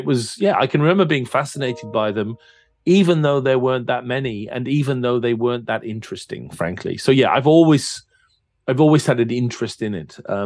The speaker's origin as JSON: {"language": "English", "region": "England", "country": "United Kingdom", "tie": "born or raised there", "said": "Yeah, I'm English."}